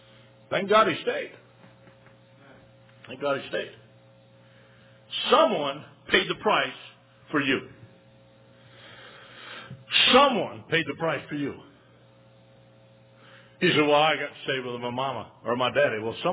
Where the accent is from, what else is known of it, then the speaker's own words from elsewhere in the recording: Hope, Michigan, United States; I grew up in Hope, Michigan.